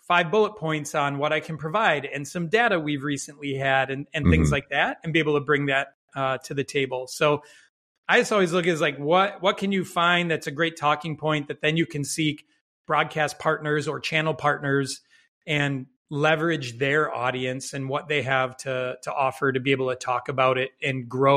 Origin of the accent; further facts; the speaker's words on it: Minnesota, United States; I'm a Midwestern guy, born and raised in Minnesota, if I haven't dropped any long O's yet.